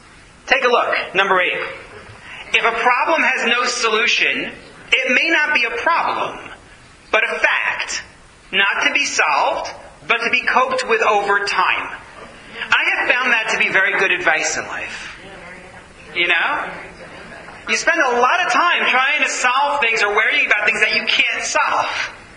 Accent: New York City, New York, United States; It's annoying when people do. I'm a New Yorker.

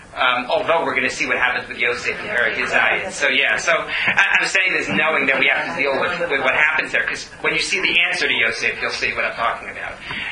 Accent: United States; I don't know where Catalonia is. I'm American.

